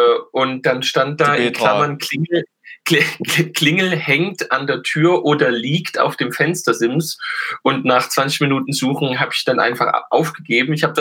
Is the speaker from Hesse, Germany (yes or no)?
no; Saxony, Germany; Auch sehr beliebt ist bei uns in Sachsen das Wort Chefin.